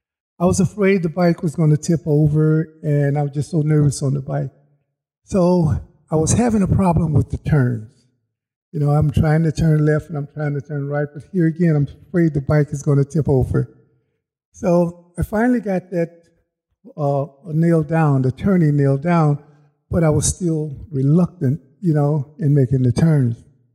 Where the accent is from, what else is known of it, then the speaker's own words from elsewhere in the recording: Chicago, Illinois, United States; I'm from Chicago, and I worked in corrections in Chicago.